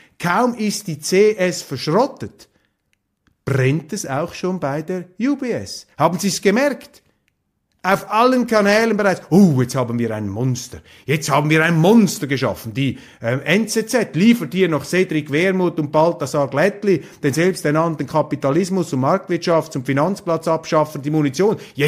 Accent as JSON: {"language": "German", "country": "Switzerland", "said": "weil wir als Schweizer es uns nicht leisten können, bei der Schweiz stehen zu bleiben"}